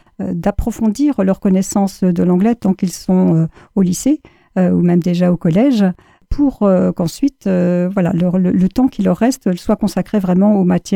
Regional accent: France; Ah non, je l'attendais cette question. Je suis française.

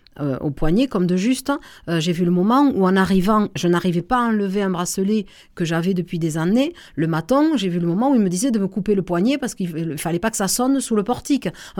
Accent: Occitanie, France; J'en suis native, je suis du Tarn, donc je me l'aime.

